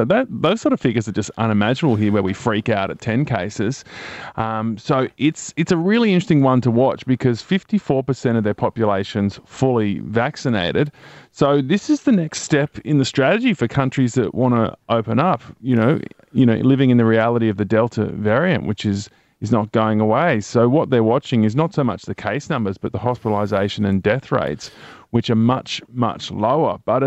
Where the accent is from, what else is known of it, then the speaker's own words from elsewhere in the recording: Dubbo, New South Wales, Australia; the perspective from five-year-old … growing up in Dubbo, buying his first radio, listening to the hits of the 80s come out